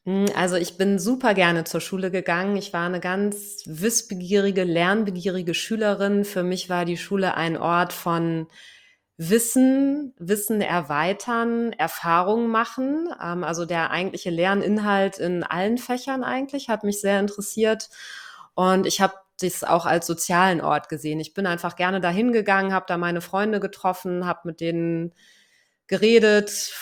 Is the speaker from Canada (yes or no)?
no; Lower Saxony, Germany; Ja, ich bin in einem kleinen Dörfchen aufgewachsen in Niedersachsen. 300 Einwohner, keine Straßennamen.